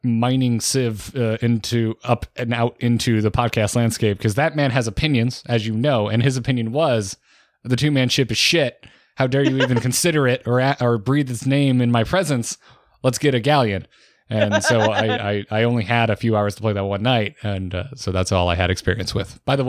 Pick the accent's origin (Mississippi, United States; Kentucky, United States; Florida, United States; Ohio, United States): Florida, United States; I grew up in Florida. Yeah. We have museums dedicated to treasure.